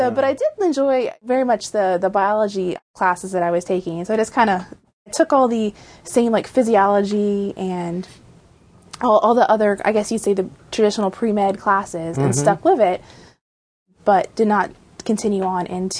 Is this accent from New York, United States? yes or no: no; Mechanicsville, Virginia, United States; I'm a native, native of the area. Grew up in Mechanicsville, still live in Richmond now.